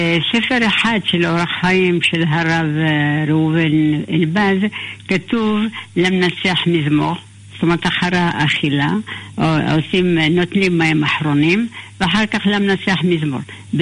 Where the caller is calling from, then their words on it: Jerusalem, Jerusalem District, Israel; שלום, אני מירושלים.